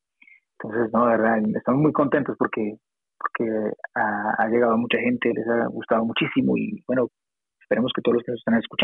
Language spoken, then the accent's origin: Spanish; Colombia; now in Canada; hace más o menos 20 años salí de Colombia, empujado un poco, bueno, por esa violencia, bueno, las circunstancias que teníamos en esa época